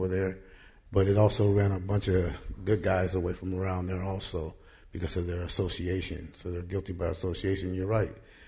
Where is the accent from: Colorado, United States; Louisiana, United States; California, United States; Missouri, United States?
California, United States; Oakland; I'm from North Oakland also.